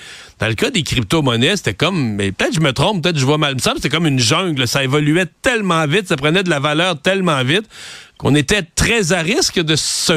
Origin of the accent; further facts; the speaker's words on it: Canada; Parce que si on regarde chez nous, au Canada